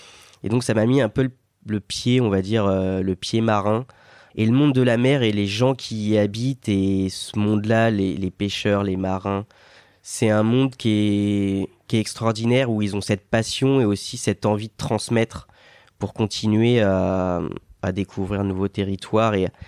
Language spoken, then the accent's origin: French; Pays de la Loire, France; Je viens de la Sarthe.